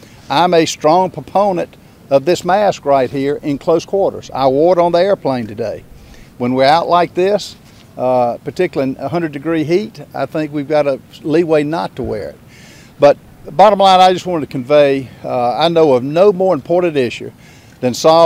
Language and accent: English; South Carolina, United States; And I'm from South Carolina, I'm from a rural district.